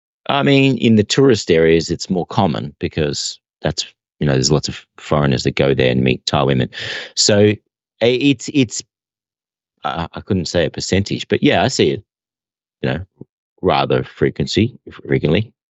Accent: Australia; my mum's Maltese, my dad's Greek, and I was born in Australia, so all my friends are Aussies, and I'm Australian, but I've always, been the ethnic one.

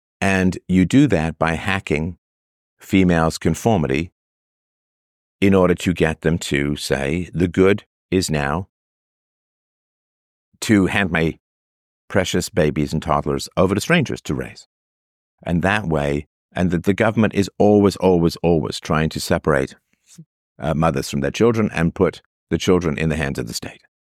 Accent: England, United Kingdom; growing up in England in the late 60s and the early 70s

